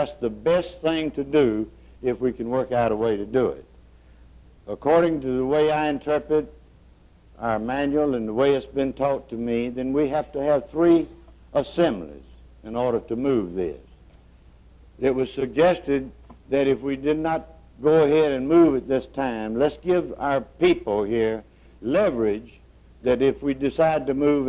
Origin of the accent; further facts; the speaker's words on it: Georgia, United States; As Grove said, I'm from South Georgia on the lower end, from District 2.